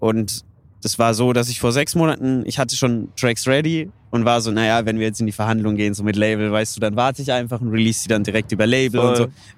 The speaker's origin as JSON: {"language": "German", "region": "Bavaria", "country": "Germany", "said": "Ja, aber ich komme halt aus Unterfranke, gell?"}